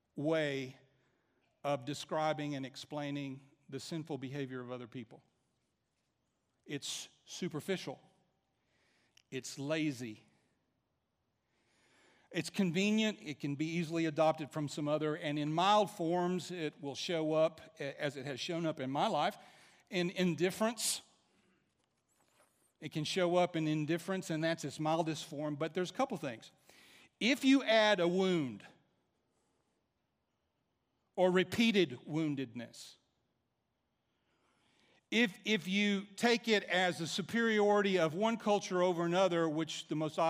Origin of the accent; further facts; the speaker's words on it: the South, United States; Let me describe in generality some of the things I observed growing up in the South.